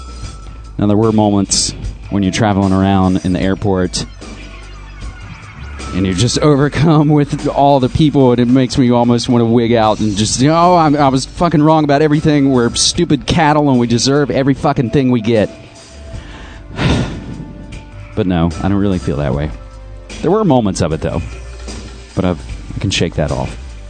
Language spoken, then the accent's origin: English; Fayetteville, United States; So to hear Alex Jones in my hometown of Fayetteville really blew my mind